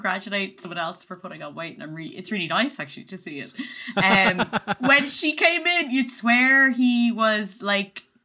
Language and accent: English; Ireland; As an Irish woman, I know fake tan.